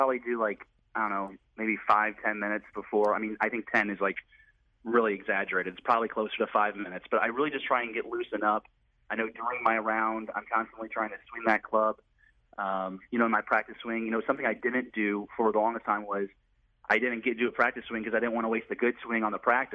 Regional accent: St. Louis, Missouri, United States; I played high school. I grew up born and raised in St. Louis. I played at Chaminade.

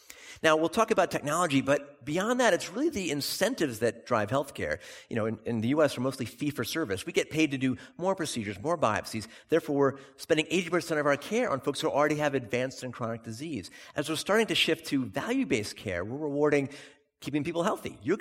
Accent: California, United States; also born or lived in London; I was actually born here down the street at Royal Free. But I come from Silicon Valley

